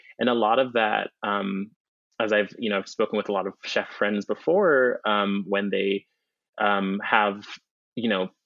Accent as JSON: {"language": "English", "country": "Jamaica", "said": "as a Jamaican person, I think historically, classically, just playing so many different roles"}